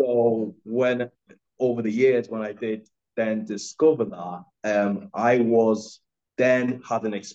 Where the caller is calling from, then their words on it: Lagos, Nigeria; Yeah, I'm actually dialing in from Lagos, Nigeria. So some people who don't know where that is, it's actually on the west coast of Africa. So pretty hot there.